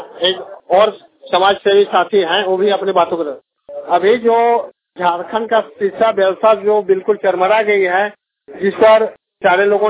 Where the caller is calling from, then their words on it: Chandrapura, Jharkhand, India; चंद्रपुरा बोकारो से बोल रहा हूँ। हमारे चंद्रपुरा प्रखंड में